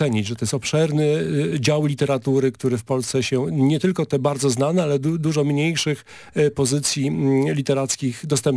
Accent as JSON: {"language": "Polish", "town": "Gdynia", "region": "Pomeranian Voivodeship", "country": "Poland", "tie": "born or raised there", "said": "W związku z tym, że ja mieszkałem w Gdyni, jestem gdynianinem"}